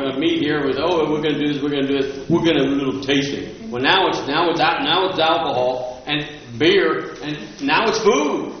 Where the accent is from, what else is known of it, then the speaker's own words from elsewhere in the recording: North Carolina, United States; Now, I came from North Carolina, lived there 30 years